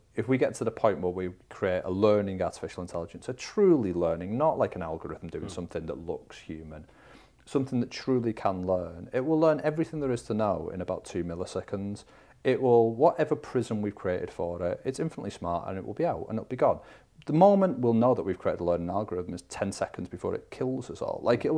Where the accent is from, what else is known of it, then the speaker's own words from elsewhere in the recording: North West England, United Kingdom; I was born, I'm from the Northwest.